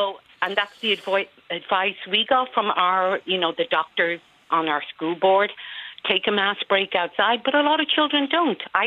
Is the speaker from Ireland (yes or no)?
yes; Dublin, Leinster, Ireland; I'm from Dublin.